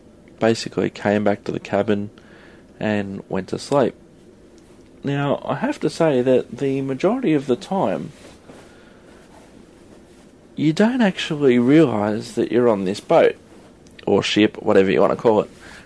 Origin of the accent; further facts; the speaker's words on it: Australia; And then they asked, you know, where am I from? And I said, Australia. And then once they found out I was from Australia